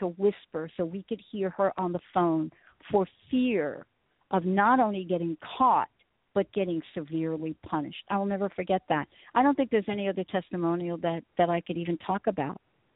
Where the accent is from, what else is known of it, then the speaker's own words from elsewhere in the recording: Bronx, New York, United States; I'm like I'm a girl from the Bronx. I was born in the Bronx. That's where I come from.